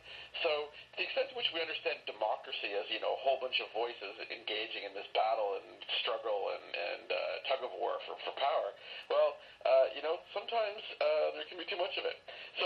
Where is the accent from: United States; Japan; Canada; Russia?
Canada; sort of looking at it as a Canadian, observing the Americans in action